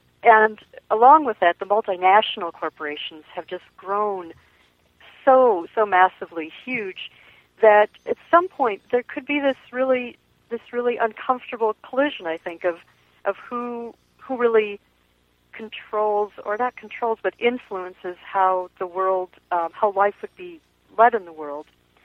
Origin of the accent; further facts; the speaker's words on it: Minnesota, United States; Well, I'm from Minnesota, and I think in some ways we are one of the poster states for political correctness.